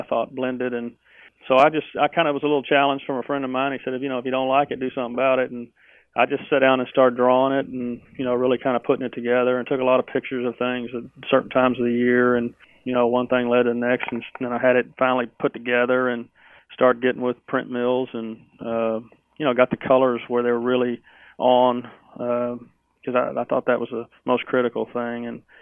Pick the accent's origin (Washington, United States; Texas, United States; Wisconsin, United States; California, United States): Texas, United States; Well, I grew up in Texas and mainly hunted in South Texas and really hunted all over South Texas prominently.